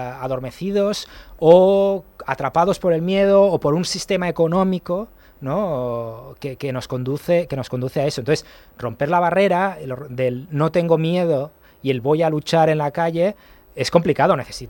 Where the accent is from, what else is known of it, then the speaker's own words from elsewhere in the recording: Barcelona, Catalonia, Spain; yo como barcelonés prefiero